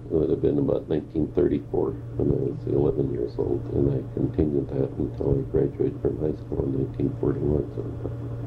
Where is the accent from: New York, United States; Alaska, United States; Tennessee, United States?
Alaska, United States; Kodiak; Well, I grew up here in Kodiak and went to grade school here and high school.